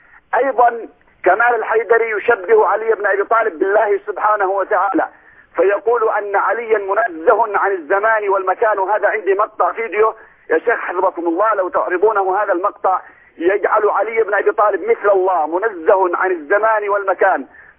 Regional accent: Yemen; لتحرق سمعته عند كثير من الناس عندنا في اليمن وغيرها

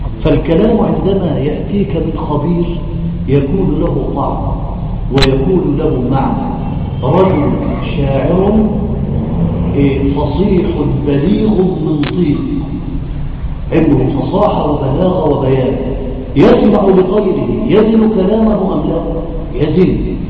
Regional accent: Port Said, Port Said Governorate, Egypt; وهو من أحب إخواني إلى قلبي في بلدنا بورسعيد.

